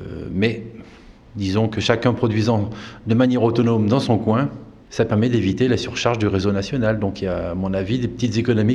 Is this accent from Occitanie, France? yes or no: yes; Sévéraguet, Occitanie, France